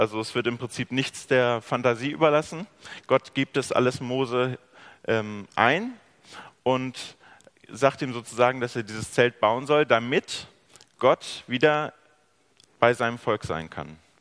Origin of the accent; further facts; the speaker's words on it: Braunschweig, Lower Saxony, Germany; Ich bin 23 Jahre alt und studiere eben Theologie. Und ich komme aus Braunschweig.